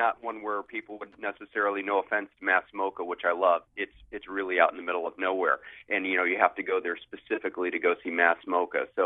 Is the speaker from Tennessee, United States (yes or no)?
no; Naugatuck, Connecticut, United States; born or raised there